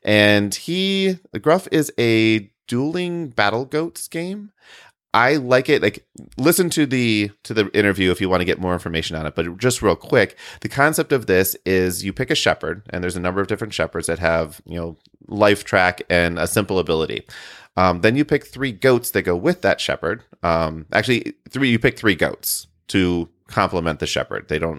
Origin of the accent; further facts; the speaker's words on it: Grand Rapids, Michigan, United States; a convention called Grand Con, which is in Grand Rapids, Michigan, my hometown.